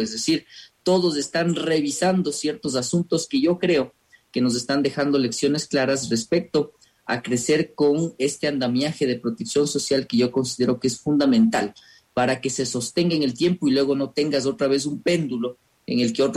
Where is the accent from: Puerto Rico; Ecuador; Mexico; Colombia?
Ecuador; nosotros como ecuatorianos